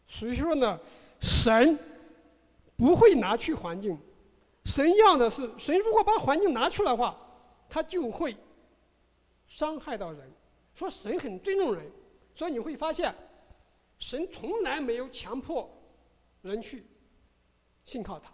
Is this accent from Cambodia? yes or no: no; China; now in United States; 我们从中国来到美国，环境改变了